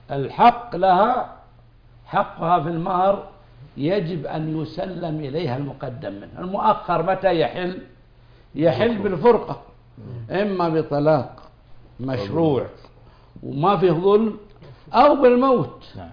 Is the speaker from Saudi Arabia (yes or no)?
yes; Saudi Arabia; عندنا في السعودية